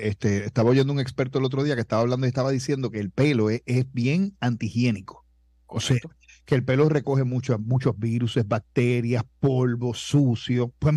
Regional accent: Puerto Rico

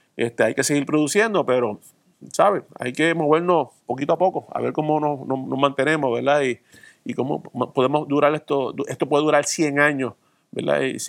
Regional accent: Puerto Rico; Son los socios de Puerto Rico y nosotros como boricua, ¿verdad?

